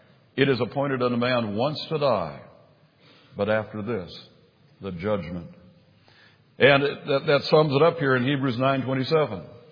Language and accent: English; Duluth, Minnesota, United States; We are from Duluth, Minnesota, and the Chamber of Commerce doesn't advertise this, but Duluth, Minnesota is statistically the coldest city in the lower 48.